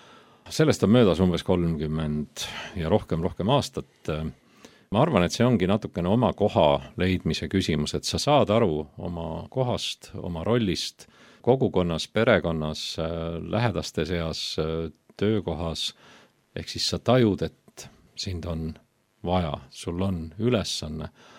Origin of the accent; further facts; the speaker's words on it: Saue, Harju County, Estonia; kui ma olin noore mehena Tallinnast või siis Tallinna lähedalt Sauelt, kus ma üles kasvasin, kolinud Pärnu Jaagupisse